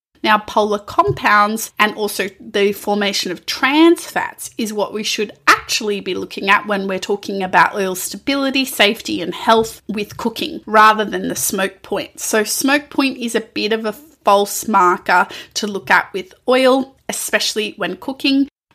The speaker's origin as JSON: {"language": "English", "country": "Australia", "said": "what this diet looks like from my upbringing and present day diet as a Greek Australian. Although I'm not from Crete, so, and neither is my family"}